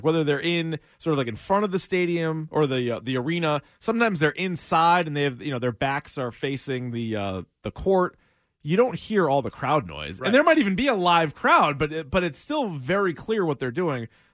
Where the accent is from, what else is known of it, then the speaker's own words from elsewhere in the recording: Texas, United States; now in Los Angeles, United States; I'm from Texas and I play in LA. Yeah, I'm cold.